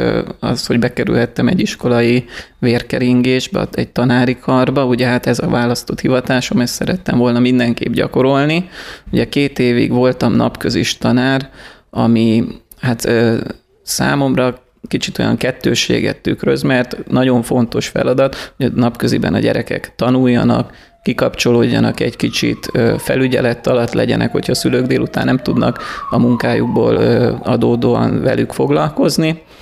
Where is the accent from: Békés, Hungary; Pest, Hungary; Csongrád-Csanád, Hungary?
Békés, Hungary; Vésztő; Én Békés megyéből származom, egész pontosan egy kis településről, Vésztőről, ami a megye északi felén található.